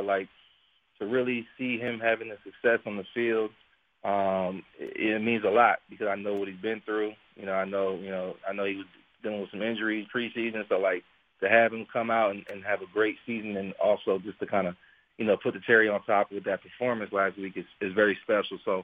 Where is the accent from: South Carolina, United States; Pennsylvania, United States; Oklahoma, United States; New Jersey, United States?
Pennsylvania, United States; Coatesville; my hometown in Coatesville